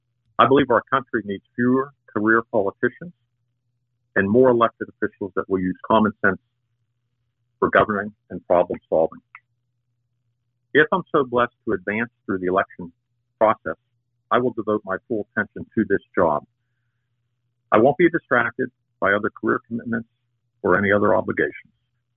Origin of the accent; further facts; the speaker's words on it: Jackson Township, Pennsylvania, United States; I grew up in Jackson Township. I was born and raised there.